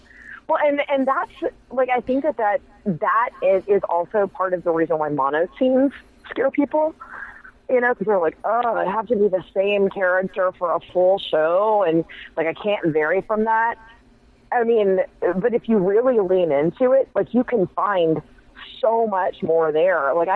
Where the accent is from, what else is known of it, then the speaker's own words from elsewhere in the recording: Huffman, Texas, United States; I grew up in Huffman, Texas, and my graduating class was 117.